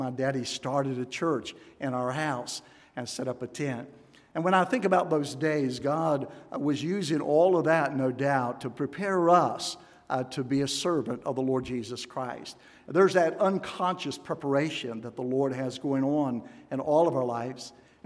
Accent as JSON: {"language": "English", "region": "West Virginia", "country": "United States", "said": "And we are from West Virginia. I want you to know that."}